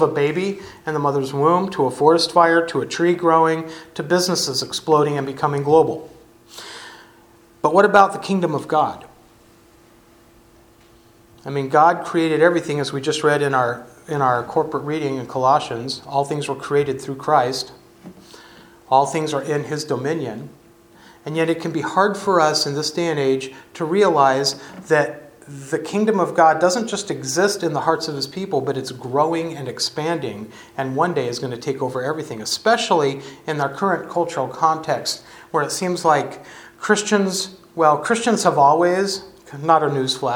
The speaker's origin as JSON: {"language": "English", "region": "California", "country": "United States", "tie": "born or raised there", "said": "We had tons of oak forests where I grew up in California."}